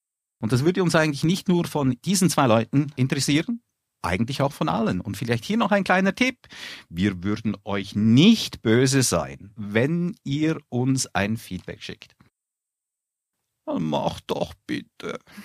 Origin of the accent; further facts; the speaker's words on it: Switzerland; Bin ich wenigstens als Schweizer nicht immer ganz allein, das finde ich gut.